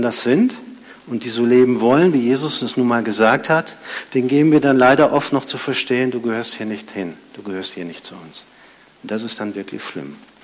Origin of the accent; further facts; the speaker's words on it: Rhineland-Palatinate, Germany; Ich weiß, wovon ich rede, ich komme aus der Pfalz.